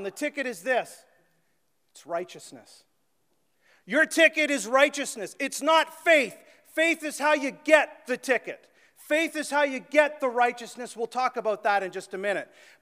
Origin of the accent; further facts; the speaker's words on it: Manitoulin, Ontario, Canada; Sorry, I'm from Manitoulin. Talk that way a little bit there sometimes.